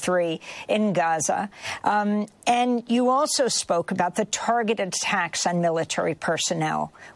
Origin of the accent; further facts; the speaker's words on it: Bay Shore, New York, United States; and to my hometown of Bayshore on September 17th.